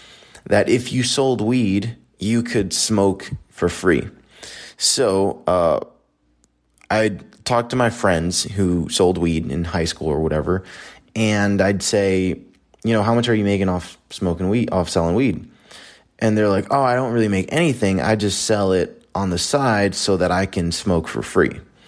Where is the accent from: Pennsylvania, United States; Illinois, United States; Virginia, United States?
Pennsylvania, United States; Allentown; So back where I grew up in Allentown, Pennsylvania, super like dirt poor neighborhood, everybody's pretty much in poverty.